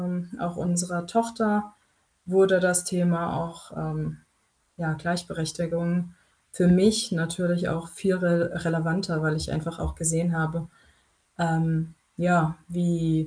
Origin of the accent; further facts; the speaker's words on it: Groß-Umstadt, Hesse, Germany; now in Münster, Germany; Erst in Großumstadt, wo ich aufgewachsen bin, und jetzt in Münster, wo ich seit 11 Jahren lebe mit meinem Mann.